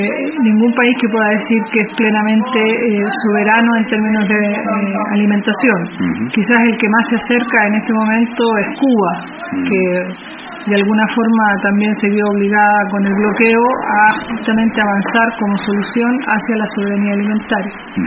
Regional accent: Chile; vengo de Chile

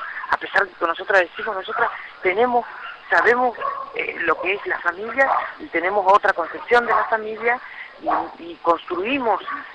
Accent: La Matanza, Buenos Aires Province, Argentina; Nosotras somos de la Matanza, de la Ferrería.

